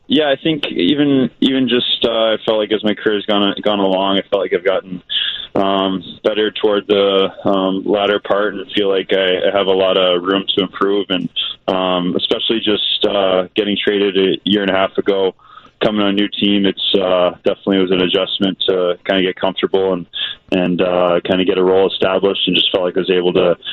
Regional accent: Columbus, Ohio, United States; born or raised there

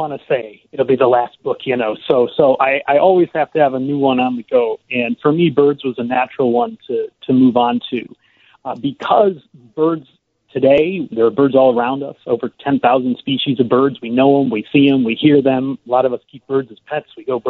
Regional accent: Ottawa, Illinois, United States; I'm in Champaign. So, I mean, I'm from Ottawa. I grew up in Ottawa. But my family's all moved over to Champaign now.

